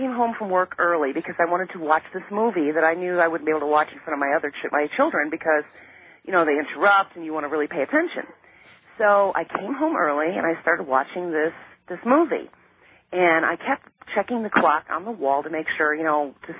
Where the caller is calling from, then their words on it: Christopher, Illinois, United States; from Christopher.